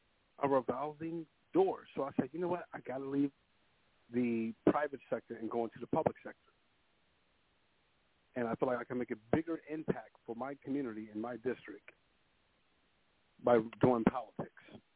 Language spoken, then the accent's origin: English; Philadelphia, Pennsylvania, United States; also born or lived in Brooklyn, New York; And when I grew up in the Kensington and Frankfurt neighborhood, coming from Brooklyn, New York, and coming over to Philadelphia, when I was a child in Frankfurt